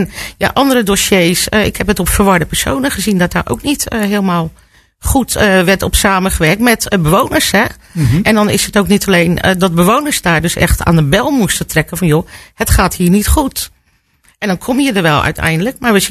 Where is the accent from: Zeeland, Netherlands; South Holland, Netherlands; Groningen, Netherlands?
South Holland, Netherlands; Rotterdam; born there; Ik ben op Rotterdam-Zuid geboren.